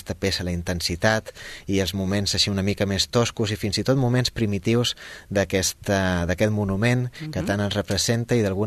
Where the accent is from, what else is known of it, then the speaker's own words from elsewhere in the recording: Menorca, Balearic Islands, Spain; som menorquins, vam estudiar junts des de primer d'ESO